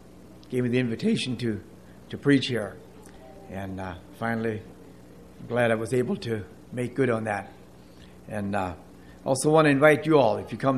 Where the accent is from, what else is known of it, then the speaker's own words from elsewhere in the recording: Pennsylvania, United States; now in Libby, United States; I grew up here in Juniata County. In the fall of 98, we moved to Libby.